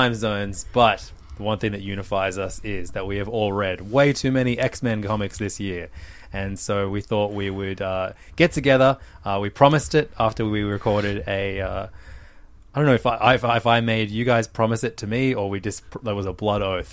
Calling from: Sydney, New South Wales, Australia; I'm recording in from Sydney, Australia.

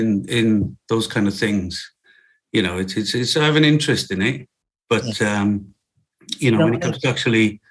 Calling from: Wolverhampton, West Midlands, United Kingdom; From Wolverhampton.

